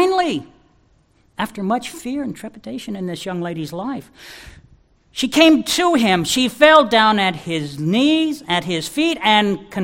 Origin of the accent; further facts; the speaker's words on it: Lincoln, Nebraska, United States; I grew up in Lincoln, Nebraska